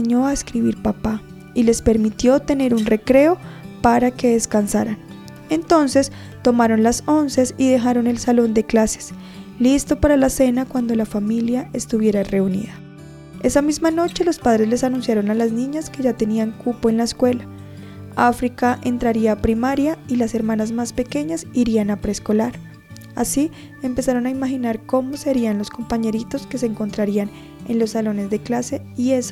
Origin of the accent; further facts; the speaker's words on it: Girardot, Cundinamarca, Colombia; Vengo de Girardot, Cundinamarca.